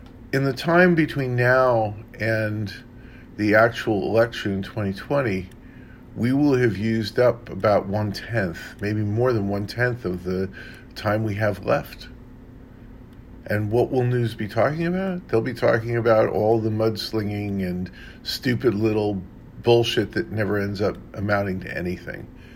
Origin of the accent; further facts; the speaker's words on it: Queens, New York, United States; also born or lived in Bronx; By the way, I'm from Queens. I also went to high school in the Bronx, so we have that only many, many years before.